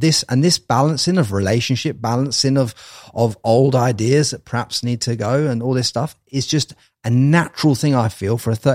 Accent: England, United Kingdom; you've been taught that as a young guy growing up in England, the way that I was taught

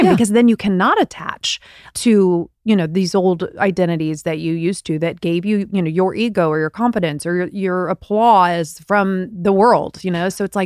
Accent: United Kingdom; We're British.

